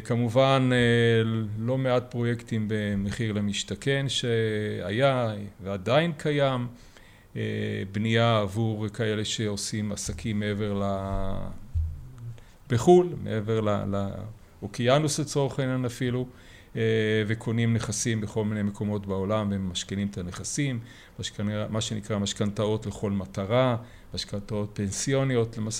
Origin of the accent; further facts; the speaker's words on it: Sa'ad, Southern District, Israel; אני יליד קיבוץ סעד. סעד היום היא בכותרות, סעד היא בעוטף.